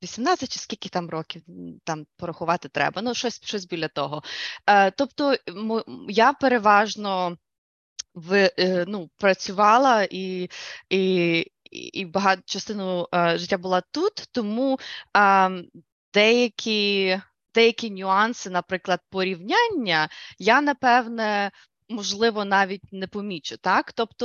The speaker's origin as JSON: {"language": "Ukrainian", "town": "Lviv", "region": "Lviv Oblast", "country": "Ukraine", "tie": "born or raised there", "also_born_or_lived": "Prague", "moved": "as an adult", "lives_now": "United States", "said": "Я народилася у Львові, я закінчила школу у Львові, і я вчилася декілька років в Празі, в Чехії, і після того я переїхала в Америку."}